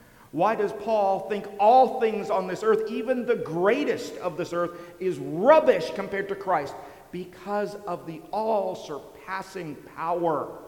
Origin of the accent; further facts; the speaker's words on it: Canada; I mean, we're from Canada, part of the Commonwealth.